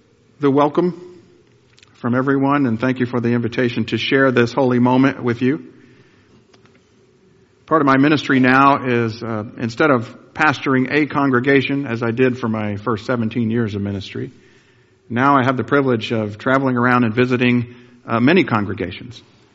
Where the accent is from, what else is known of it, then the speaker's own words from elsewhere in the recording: Georgia, United States; I come from Georgia, way across the way, and we wave over there.